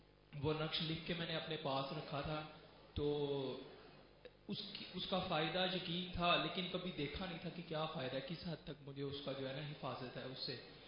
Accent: Shahdara, Punjab, Pakistan; اور میں شاہدرہ سے تعلق رکھتا ہوں.

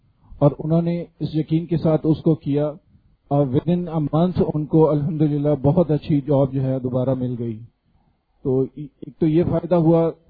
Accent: Mississauga, Ontario, Canada; میرا تعلق کینیڈا سے ہے، مسز ساگر شہر سے.

